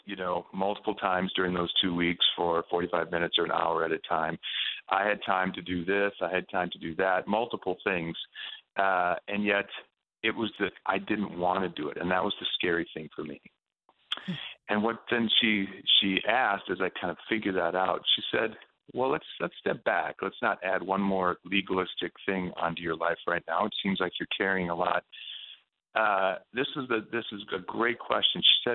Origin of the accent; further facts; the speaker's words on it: Columbus, Ohio, United States; walking down an arts district in Columbus, Ohio, which is my hometown